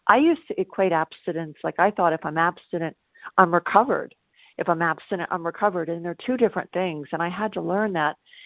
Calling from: South Carolina, United States; I'm calling from South Carolina

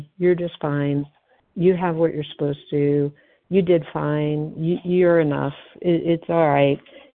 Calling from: Atlanta, Georgia, United States; Oh, sorry. Yeah, Atlanta, Georgia.

